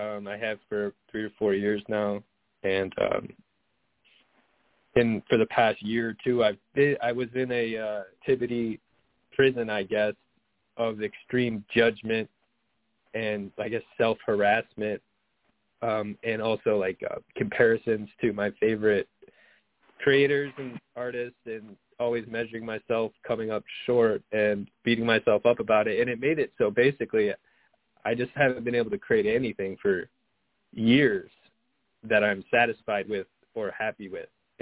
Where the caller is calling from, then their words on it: Michigan, United States; I'm calling from Michigan.